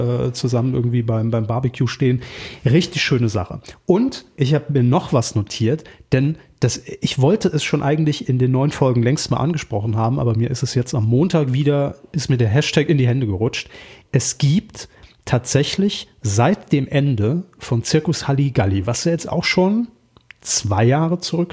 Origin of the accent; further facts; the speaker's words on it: Saarbrücken, Saarland, Germany; Obwohl ich ja gebürtig aus Saarbrücken komme, wo man jetzt sagt, ist ja zumindest in der Nähe, ne?